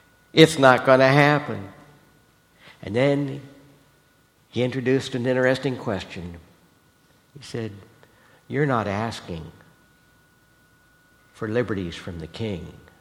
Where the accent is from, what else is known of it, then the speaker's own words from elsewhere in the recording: Iowa, United States; now in Pennsylvania, United States; See, I grew up in Iowa, and even though I've lived in Pennsylvania almost twice as long as I ever lived in Iowa, there's something about me, I'm still an Iowan.